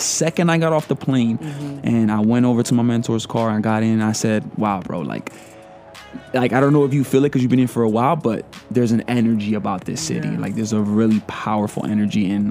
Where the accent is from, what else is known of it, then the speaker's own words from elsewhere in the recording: Newark, New Jersey, United States; Yeah, I'm from Newark, New Jersey. I moved out of Newark when I was 15 to a town not too far from